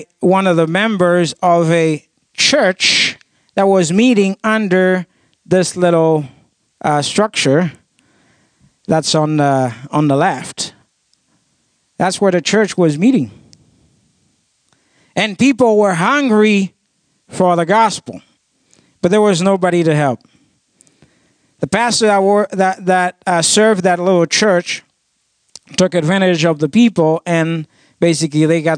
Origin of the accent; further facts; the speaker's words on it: Tricot, Haiti; In Haiti, where I grew up in Tricot, there are many challenges to overcome.